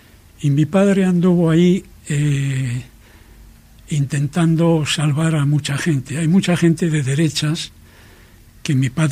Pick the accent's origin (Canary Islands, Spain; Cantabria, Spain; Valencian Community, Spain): Cantabria, Spain; Laredo; born there; Nací en Laredo en el año 36.